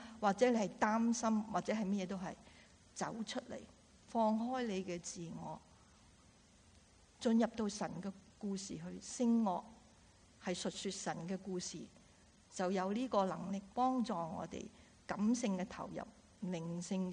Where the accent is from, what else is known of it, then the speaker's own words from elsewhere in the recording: Guangdong, China; 我们广东人有个有俗语说，入屋就叫人